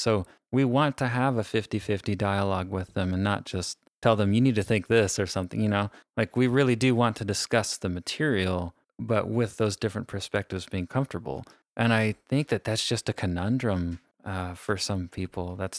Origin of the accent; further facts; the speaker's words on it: United States; growing up in America